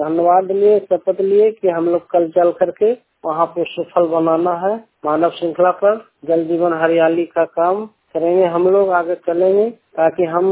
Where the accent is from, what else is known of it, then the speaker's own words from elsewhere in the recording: Harnaut, Bihar, India; मैं नालंदा जिला का रहने वाला हूँ, हरनौत प्रखंड से।